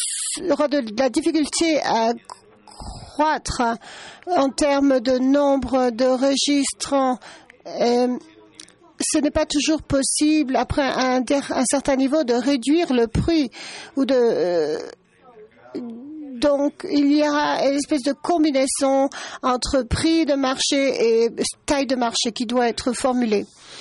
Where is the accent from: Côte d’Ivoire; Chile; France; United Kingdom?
Chile; Je suis du Chili.